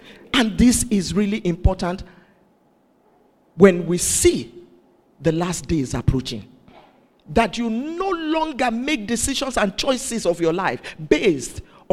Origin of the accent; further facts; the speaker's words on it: Nigeria; So if you still believe that, well, I'm a Nigerian.